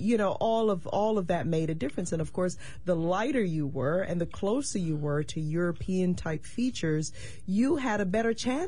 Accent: Barbados; I am originally from the Caribbean, from Barbados in particular, and growing up in an environment where the vast majority of people around me were people of African descent

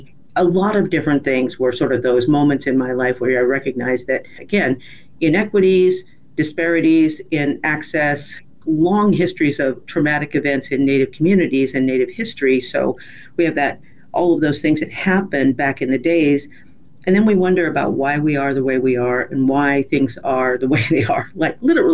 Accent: Oregon, United States; I was born and raised here in Oregon for the most part

